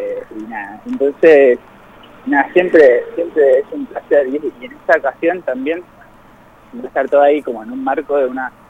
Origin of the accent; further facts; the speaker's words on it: Buenos Aires, Argentina; now in Mendoza, Argentina; Yo vengo de Buenos Aires, vivo acá en Mendoza hace 5 años.